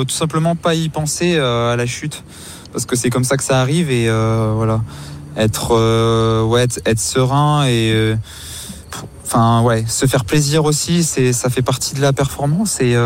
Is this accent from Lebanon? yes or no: no; France; En tant que Français, c'est vrai que la concurrence est rude.